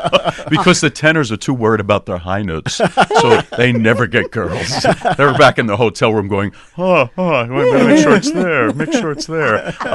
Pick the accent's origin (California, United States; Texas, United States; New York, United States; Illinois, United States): New York, United States; Brooklyn; We talked. We're both from New York.